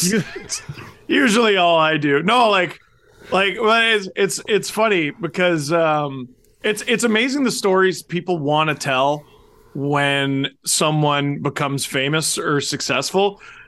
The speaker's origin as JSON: {"language": "English", "town": "Scarborough", "region": "Ontario", "country": "Canada", "tie": "born or raised there", "said": "Yeah, I grew up in Wayne Simmons' neighborhood, so he played hockey, and we're the same age."}